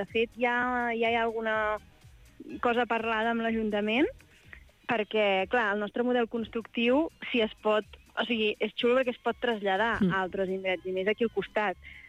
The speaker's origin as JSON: {"language": "Catalan", "town": "Terrassa", "region": "Catalonia", "country": "Spain", "lives_now": "Vall Fosca, Spain", "said": "Ara fa 4 anys que visc aquí. Jo sóc de Terrassa, d'origen, i la veritat és que no tinc pensat tornar-hi."}